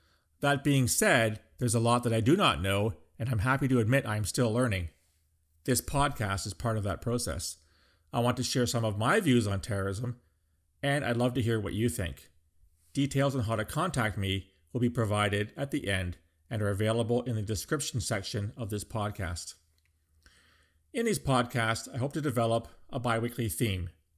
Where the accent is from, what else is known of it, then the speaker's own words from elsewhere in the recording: Canada; as a Canadian